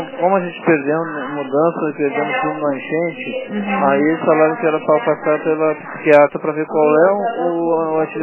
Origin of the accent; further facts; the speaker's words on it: Rio Grande do Sul, Brazil; moved away; Não, que a gente viemos do Rio Grande do Sul e pegamos tudo mais gente.